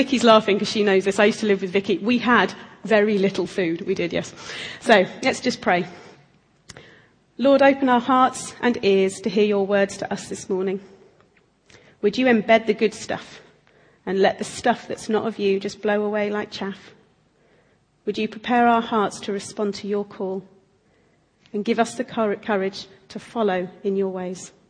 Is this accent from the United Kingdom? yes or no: yes; Harrogate, Yorkshire and the Humber, United Kingdom; Well, I bought my own water just to prove I am from Harrogate.